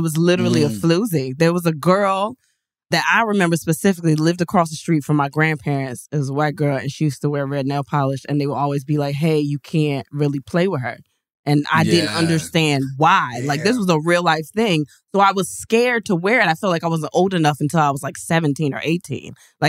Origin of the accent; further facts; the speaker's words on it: Virginia, United States; Not me. I'm from Virginia.